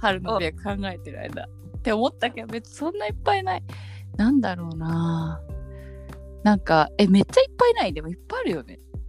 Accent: Tokyo, Japan; あの私関西人じゃないんで落ちいらないから大丈夫だって私東京の人なんで

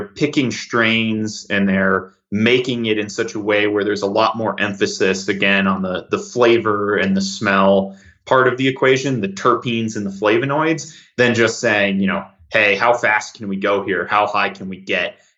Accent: United States; I don't know exactly that conversion in Celsius because I'm an American.

